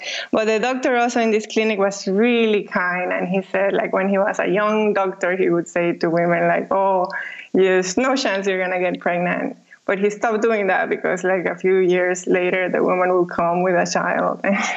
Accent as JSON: {"language": "English", "country": "Panama", "lives_now": "Germany", "said": "I come from Panama, and I live in Germany with my husband that I met in India."}